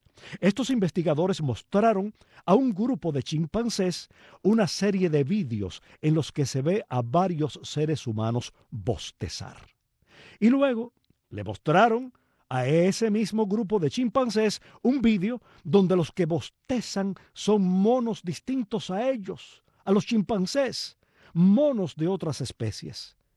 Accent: Cuba; si en algo somos expertos los cubanos

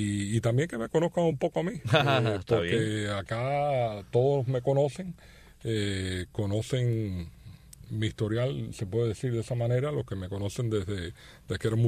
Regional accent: Tampa, Florida, United States; born or raised there; also born or lived in Miami

